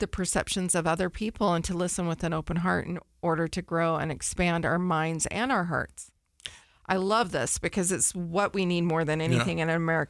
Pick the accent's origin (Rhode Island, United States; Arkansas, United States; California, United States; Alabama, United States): California, United States; Sacramento; now in Utah, United States; I was from Sacramento.